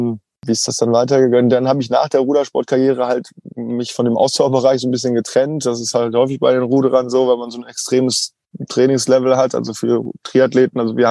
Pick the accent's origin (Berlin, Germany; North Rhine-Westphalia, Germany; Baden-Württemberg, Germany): North Rhine-Westphalia, Germany; Herne; ich komme aus dem Ruhrgebiet, ursprünglich geboren in Herne, eigentlich würde ich lieber Wanne-Eickel sagen, aber ich bin tatsächlich in Herne geboren, weil Wanne-Eickel keine eigenständige Stadt mehr ist